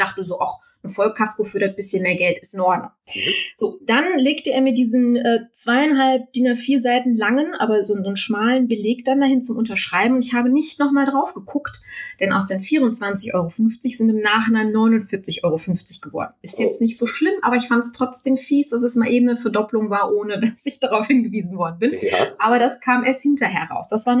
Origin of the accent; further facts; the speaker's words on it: Düsseldorf, North Rhine-Westphalia, Germany; also ich komme aus Düsseldorf